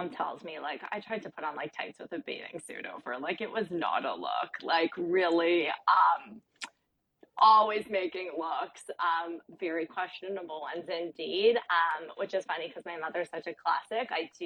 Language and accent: English; Toronto, Ontario, Canada; I'm from Toronto.